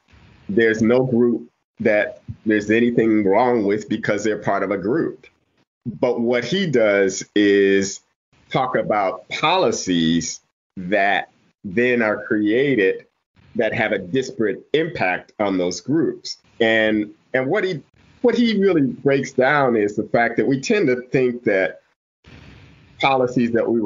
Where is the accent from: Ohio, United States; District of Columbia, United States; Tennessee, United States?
Ohio, United States; Toledo; And what I grew up in, well, I'm from Toledo.